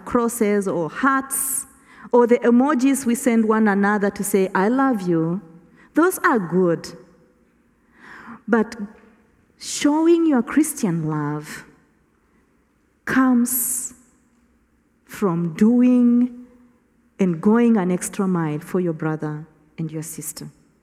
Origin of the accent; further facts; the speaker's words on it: Kenya; I come from Kenya. Nairobi is the capital city of Kenya.